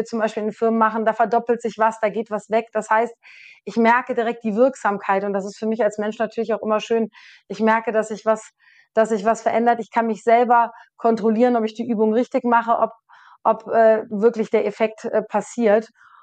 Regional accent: Rhineland, Germany; Oh, Heimat, ganz klar, Rheinland. Ich bin Rheinländerin durch und durch. Menschen, Mentalität, ich bin hier zu Hause

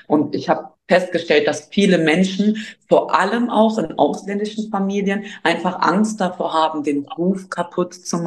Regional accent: Germany; Nein, ich bin in Deutschland aufgewachsen

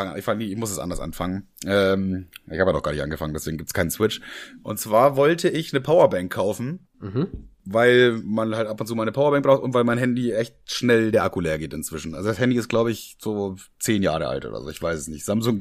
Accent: Braunschweig, Lower Saxony, Germany; Er kam aus Salzgitter und ich komme aus Braunschweig. Das ist echt nicht weit voneinander entfernt so.

